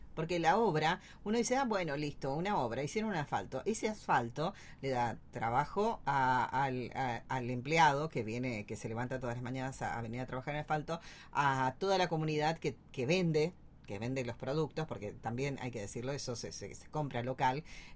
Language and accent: Spanish; Argentina